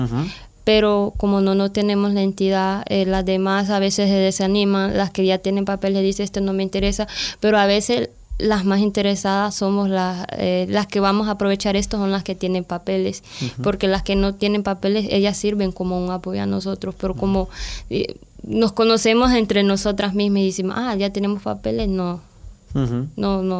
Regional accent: San Isidro, Choluteca, Honduras; De hecho, ya en mi país yo iba de vicealcaldesa. ¿Ah? Sí, en un pueblo que se llama San Isidro Choluteca.

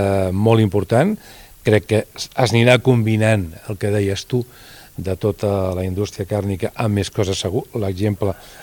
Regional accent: Andalusia, Spain; Jo sóc jo provinc d'Andalusia, els meus pares, els meus avis eren d'Andalusia

